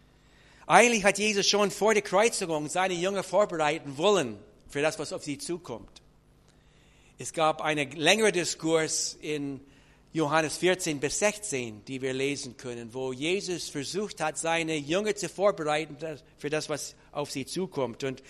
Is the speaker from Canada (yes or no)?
yes; Canada; moved away as an adult; now in Neustadt an der Aisch, Germany; meine Frau Carol. Wir kommen aus Kanada. Wir sind vor 35 Jahren hier nach Deutschland gekommen